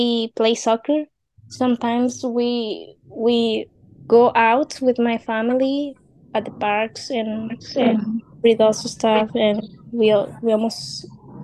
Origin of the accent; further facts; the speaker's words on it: Quetzaltenango, Guatemala; I'm 18 years old, and I'm from Guatemala. My city, it's called Quetzaltenango.